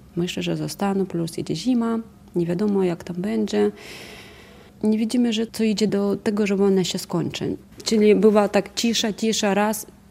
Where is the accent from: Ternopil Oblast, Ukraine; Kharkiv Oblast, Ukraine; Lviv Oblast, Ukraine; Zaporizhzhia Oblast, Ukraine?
Zaporizhzhia Oblast, Ukraine; Zaporizhzhia; Polish is a second language; now in Poland; ja jestem z Zaporozia, czyli to moje miasto